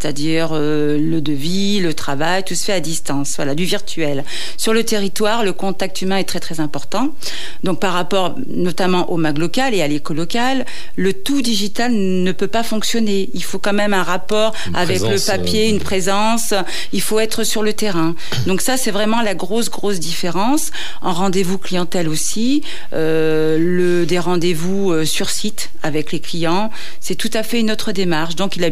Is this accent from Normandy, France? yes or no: no; Lyon, Auvergne-Rhône-Alpes, France; born there; Moi, je suis née à La Croix-Rousse, mm-hmm. en 4e. Et donc, quand j'étais jeune maman seule, j'ai élevé mes deux enfants toute seule, j'habitais à Lyon 9e, à La Duchère, un quartier assez difficile.